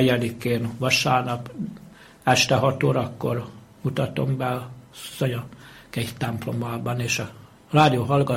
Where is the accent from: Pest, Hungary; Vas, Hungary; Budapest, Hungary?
Vas, Hungary; Szombathely; a szülővárosomban érkezem, onnan indultam, odaérkezem is vissza